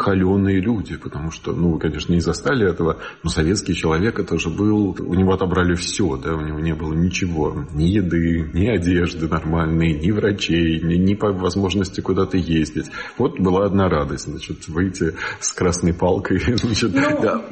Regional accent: Saint Petersburg, Russia; born there; я родился в Петербурге

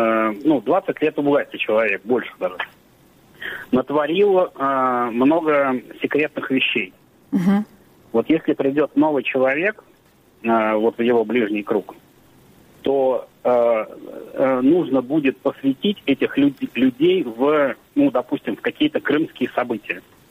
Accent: Leningrad Oblast, Russia; Я из Ленинградской области.

